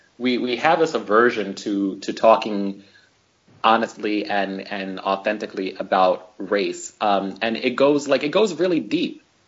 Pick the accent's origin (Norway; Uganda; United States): United States; that's quite appalling to me, as an American and as a Black person